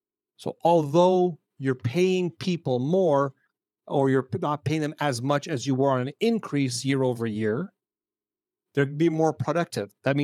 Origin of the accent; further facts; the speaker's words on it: Canada; As a Canadian, we take this for granted because of our structure